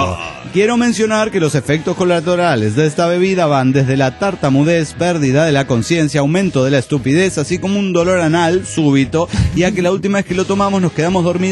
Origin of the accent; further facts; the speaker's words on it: Veracruz, Mexico; en mi pueblo natal, Veracruz, se prepara una bebida llamada Diquidoco.